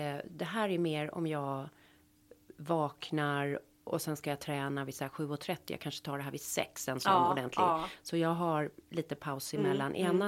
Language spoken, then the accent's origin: Swedish; Sweden; Och när jag var, jag är ju uppvuxen som alla svenskar på, liksom, har man inte fått potatis till middagen, då var det ingen middag.